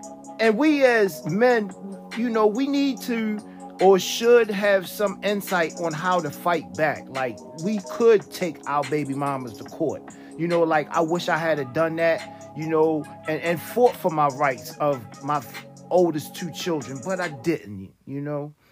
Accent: Baltimore, Maryland, United States; now in Philadelphia, United States; I hail from Baltimore, but I'm residing in the wonderfully dirty place called Philadelphia.

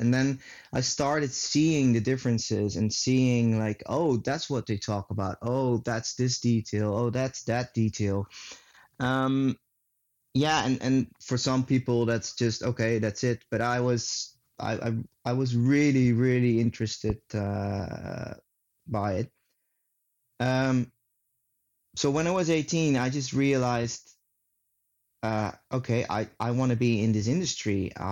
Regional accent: The Hague, South Holland, Netherlands; now in Amsterdam, Netherlands; I'm originally from The Hague. I live in Amsterdam now, but I am from The Hague.

